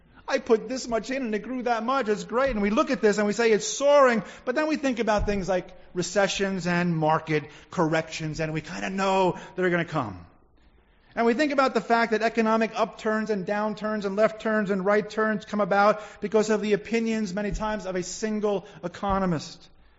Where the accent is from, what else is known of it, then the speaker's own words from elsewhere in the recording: Queens, New York, United States; I'm born and raised in Queens, have not had a lot of experience with these things